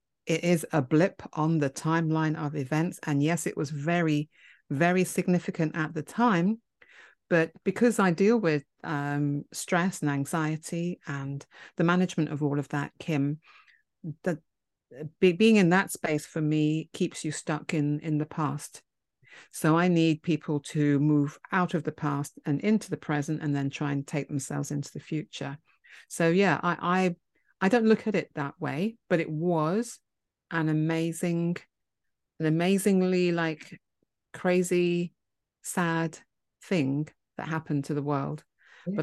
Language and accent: English; United Kingdom; I am British